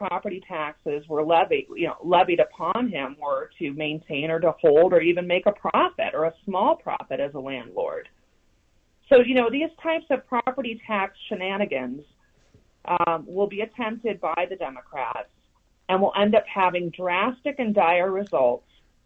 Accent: Elgin, Illinois, United States; we were raised in Elgin, Illinois.

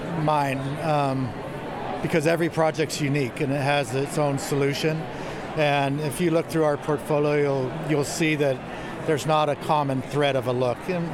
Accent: California, United States; I'm from Northern California.

